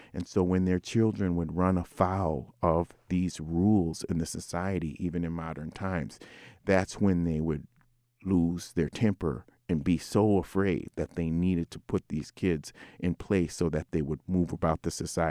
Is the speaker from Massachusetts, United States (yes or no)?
no; Minot, North Dakota, United States; born there; You know, I was born on the Minot, North Dakota Air Force Base.